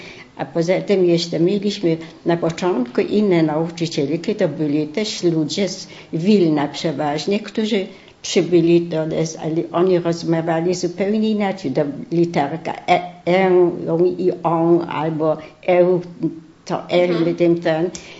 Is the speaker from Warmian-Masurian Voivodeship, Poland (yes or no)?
yes; Schönfelde, Warmian-Masurian Voivodeship, Poland; born there; ja się urodziłam tutaj w olsztyńskim gmieście, ta wieś nazywała się Schönfelde albo Schönfeld